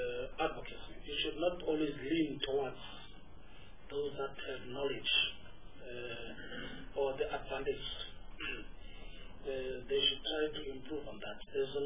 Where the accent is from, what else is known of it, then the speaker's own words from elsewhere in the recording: Port Elizabeth, Eastern Cape, South Africa; I come from the Eastern Cape PE.